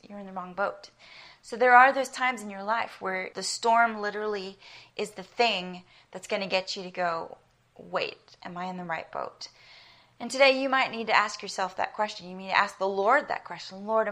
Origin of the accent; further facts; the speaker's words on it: United States; accent: American; I have an American accent, and I know I always sound like a bit of a hick when we visit South Africa to myself.